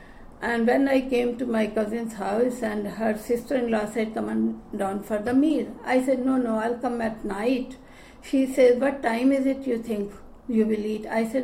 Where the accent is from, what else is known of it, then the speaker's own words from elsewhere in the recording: Allahabad, Uttar Pradesh, India; born there; also born or lived in Aurangabad, India; I was born in India, in Allahabad. That's UP, isn't it?